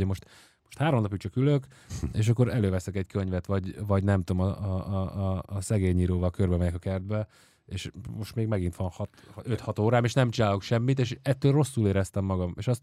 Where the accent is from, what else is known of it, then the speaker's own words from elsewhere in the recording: Hungary; de én Magyarországon magyarként nőttem föl.